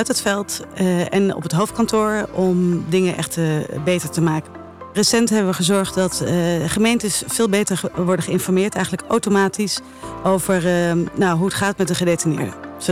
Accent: Eindhoven, North Brabant, Netherlands; born there; Eindhoven.

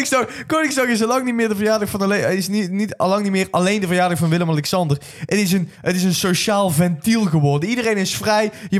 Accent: Netherlands; Nou ja, we zijn Nederlanders

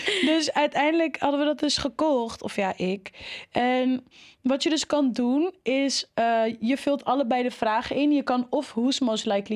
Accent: Amsterdam, North Holland, Netherlands; ik kom van Amsterdam.

